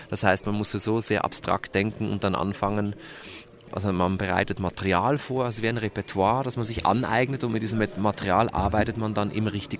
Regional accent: Switzerland; now in Vienna, Austria; Genau, ich komme aus der Schweiz, bin aber natürlich durch mein Schaffen schon seit fast 20 Jahren in Wien zu Hause

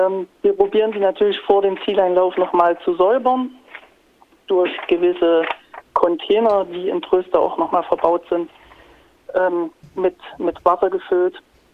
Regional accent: Thuringia, Germany; weil ich eigentlich gebürtig aus Thüringen komme.

